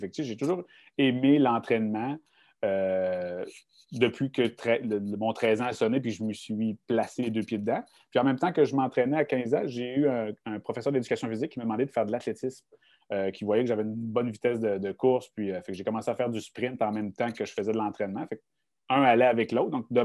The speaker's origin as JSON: {"language": "French", "town": "Baie-Comeau", "region": "Quebec", "country": "Canada", "tie": "born or raised there", "said": "je suis natif de la Côte-Nord, donc Baie-Comeau, donc j'étais plus loin"}